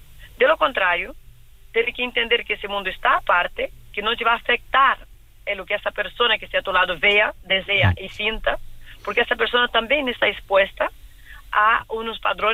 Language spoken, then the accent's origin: Spanish; Brazil; now in Barcelona, Spain; soy brasileña, tengo 40 años, vivo en Barcelona.